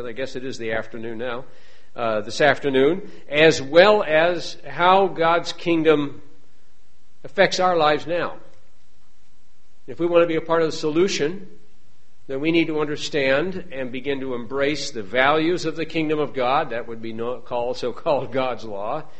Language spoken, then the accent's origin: English; South Dakota, United States; We're mostly from the West. I grew up in South Dakota, and my wife in Oregon.